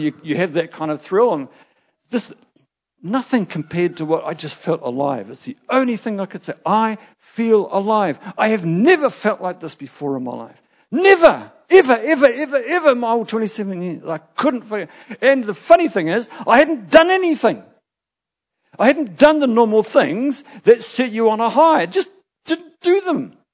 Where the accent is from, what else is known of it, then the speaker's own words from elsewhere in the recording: New Plymouth, Taranaki, New Zealand; Now, I grew up in New Plymouth, 27 years, lived there.